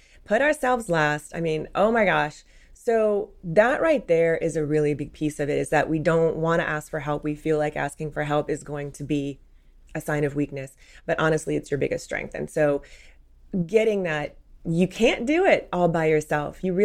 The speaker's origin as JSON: {"language": "English", "town": "New Orleans", "region": "Louisiana", "country": "United States", "said": "I mean, again, I'm from New Orleans, okay?"}